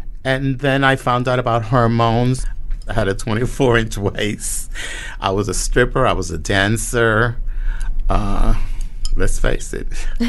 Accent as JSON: {"language": "English", "town": "Red Hook", "region": "New York", "country": "United States", "tie": "born or raised there", "said": "And growing up in Red Hook, you know, like"}